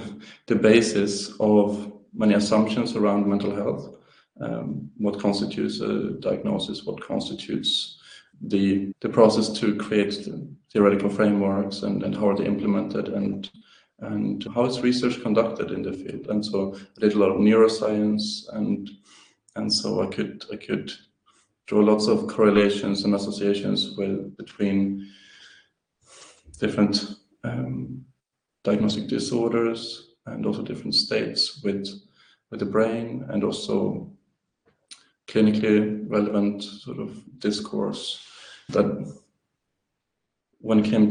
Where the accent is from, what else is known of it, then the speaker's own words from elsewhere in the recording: Sweden; English is a second language; moved away as an adult; I'm from Sweden and trained to become a psychotherapist in the UK and Scotland, where I also did studies in psychology.